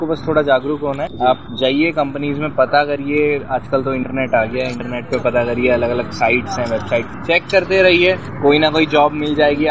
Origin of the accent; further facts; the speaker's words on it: Delhi, India; मैं दिल्ली से हूं।